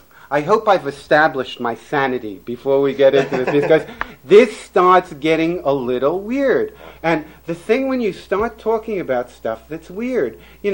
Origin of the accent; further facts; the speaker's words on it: New York City, New York, United States; moved away; remember, I'm from New York City, I've been here for 20 years, I try to modify it, but it slips back every once in a while.